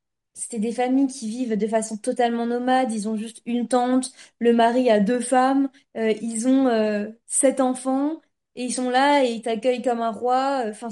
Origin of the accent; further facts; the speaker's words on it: France; français parce que je suis française